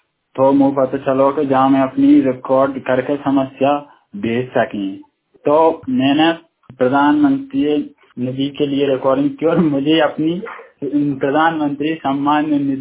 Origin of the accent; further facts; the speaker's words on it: Fatehgarh, Madhya Pradesh, India; ग्राम फतेहगढ़ तहसील बमोरी जिला गुना का रहने वाला हूँ।